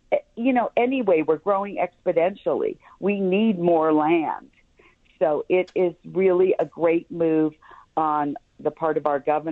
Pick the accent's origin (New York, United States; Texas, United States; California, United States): California, United States; now in Las Vegas, United States; I come from California. The policies have ruined the city. They've ruined the cities. They've ruined the beautiful state of California that I grew up